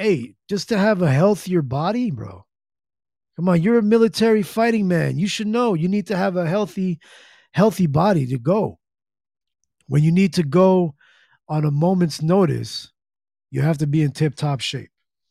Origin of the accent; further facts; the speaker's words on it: Pennsylvania, United States; So, congratulations to that Pennsylvania, my home state, Pennsylvania